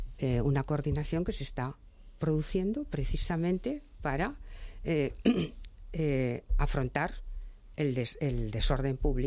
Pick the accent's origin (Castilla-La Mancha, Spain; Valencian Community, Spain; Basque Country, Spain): Basque Country, Spain; Yo que vengo del País Vasco, ¿no?